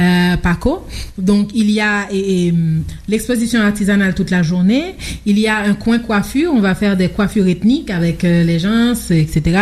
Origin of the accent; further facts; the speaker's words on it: Haiti; tout ce qu'on dit créole chez nous en Haïti prend un air péjoratif.